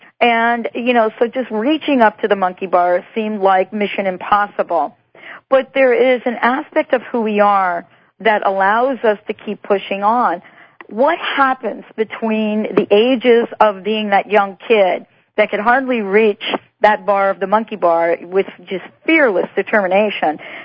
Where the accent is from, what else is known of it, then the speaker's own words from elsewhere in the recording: New York City, New York, United States; I grew up in New York City. So I grew up in the concrete playground with the monkey bars.